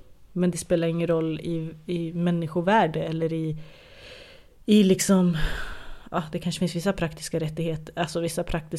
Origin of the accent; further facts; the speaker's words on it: Sweden; born there; Biologiskt är jag helt kurd, men jag är född i Sverige.